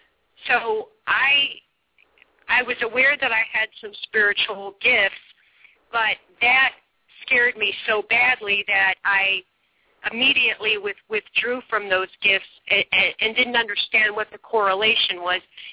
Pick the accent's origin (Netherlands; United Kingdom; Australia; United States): United States; West Virginia; I grew up on the Kentucky-Virginia border, and so West Virginia, I should say. And, I mean, that was a coal mining town, and, you know, I mean, they were very steeped in religion.